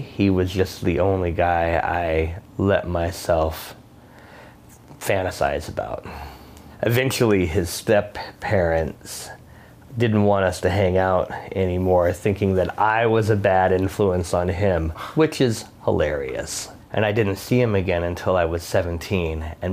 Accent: Tucson, Arizona, United States; I am 50 years old, and I graduated high school in 1987. I grew up in Tucson, Arizona.

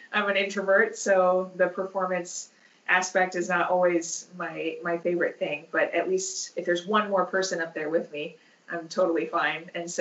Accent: Michigan, United States; also born or lived in Dayton, Ohio; I actually grew up in Michigan. I never anticipated ending up back here, but I was born in Dayton, Ohio, and was there until I was about 5. And then we moved up to Michigan.

